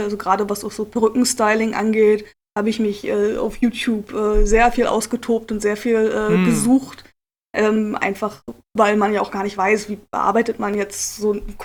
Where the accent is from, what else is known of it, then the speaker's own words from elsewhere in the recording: Lüneburg, Lower Saxony, Germany; Ich komme ursprünglich aus Lüneburg, in der Nähe von Hamburg.